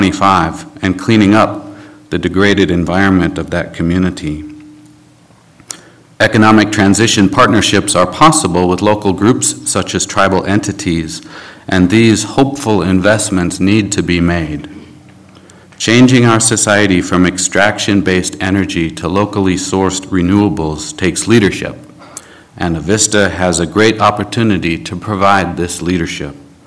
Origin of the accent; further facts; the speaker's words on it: Spokane, Washington, United States; also born or lived in Montana; now in Sandpoint, United States; And I grew up in Spokane and have lived in Montana and currently reside in Sandpoint, Idaho.